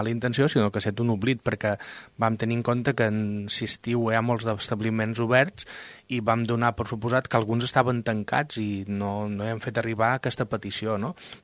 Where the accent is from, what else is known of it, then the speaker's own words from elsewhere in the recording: Ibiza, Balearic Islands, Spain; jo venc d'Eivissa, som eivissenc de naixement